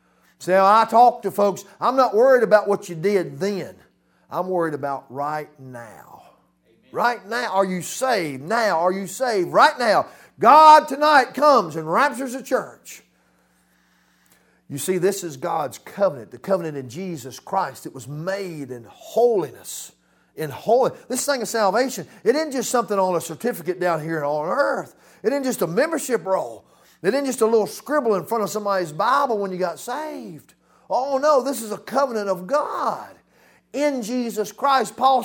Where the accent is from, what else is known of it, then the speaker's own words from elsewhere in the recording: Arlington, Virginia, United States; born there; Well, it says I was born in Arlington Hospital, May the 14th, 1964, there in Virginia.